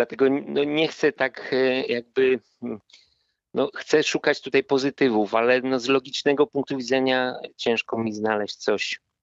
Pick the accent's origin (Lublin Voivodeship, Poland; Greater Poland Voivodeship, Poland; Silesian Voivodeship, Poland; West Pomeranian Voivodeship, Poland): West Pomeranian Voivodeship, Poland; Szczecin; I pozdrawiam mój rodzinny Szczecin. Bardzo zawsze chętnie z Państwem rozmawiam, bo urodziłem się w Szczecinie